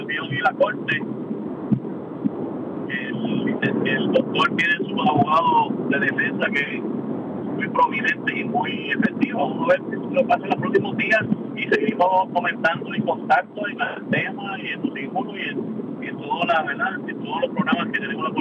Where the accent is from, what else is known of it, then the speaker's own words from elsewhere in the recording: Puerto Rico; Podemos, como puertorriqueños, unirnos y hacer que las cosas sucedan.